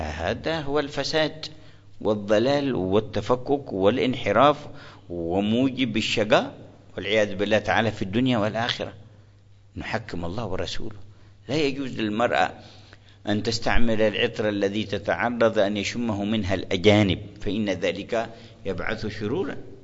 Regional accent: Hadhramaut, Yemen; وجدنا بعض الجامعات عندنا في حضرموت

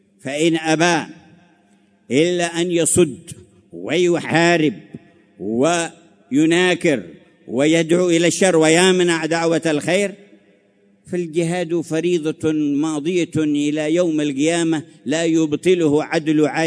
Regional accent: Hadramaut, Yemen; كان أهل المدرسة عندنا في حضرموت يقولون

